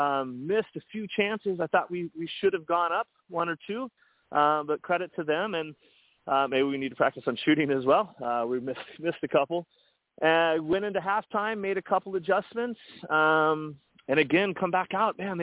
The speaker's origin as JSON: {"language": "English", "region": "Colorado", "country": "United States", "tie": "born or raised there", "lives_now": "Baltimore, United States", "said": "And to your point, you know, I grew up in Colorado, and, you know, I heard growing up the Bays"}